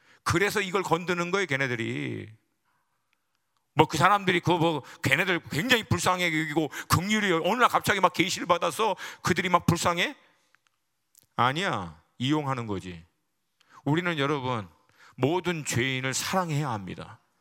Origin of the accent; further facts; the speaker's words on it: United States; Korean is a second language; 저는 여러분 알다시피 미국 사람이 미국 사람 한국 정치 잘 몰라.